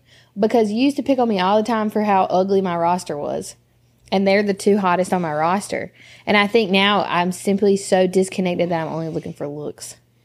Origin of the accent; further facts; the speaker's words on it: Topsail, North Carolina, United States; I would rather do it in Topsail, but that's because I grew up on Topsail.